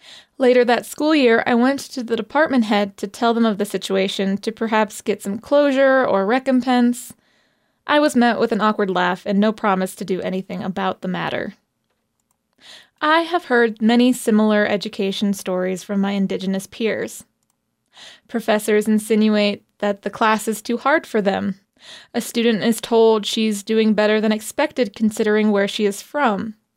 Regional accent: Wyoming, United States; I grew up on the Wind River Reservation, home to the Northern Arapaho and Eastern Shoshone tribes in Wyoming. I'm also a recent graduate of the University of Wyoming.

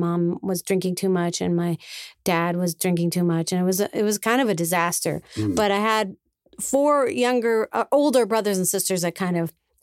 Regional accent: Rochester, Minnesota, United States; When I was growing up in Rochester, my dad was having a hard time selling life insurance.

